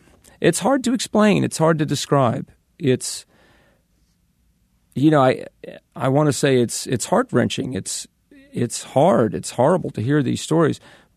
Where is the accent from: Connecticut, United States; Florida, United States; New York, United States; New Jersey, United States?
New York, United States; Manhattan; He came to visit us in New York. I grew up in Manhattan.